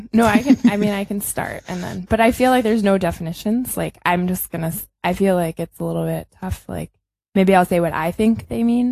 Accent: Chicago, Illinois, United States; now in Berlin, Germany; I grew up in Chicago, and I guess I'll come at this from like a queer angle, but I grew up in kind of a conservative family. And yeah, I don't know. I guess I moved to Berlin about 3 years ago.

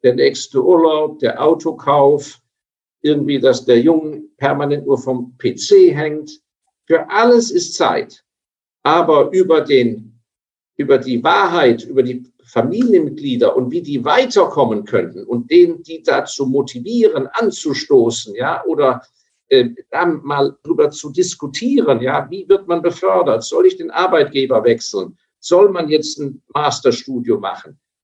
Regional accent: Grand Est, France; also ich habe ja auch alemannische Wurzeln ja, als Elsässer

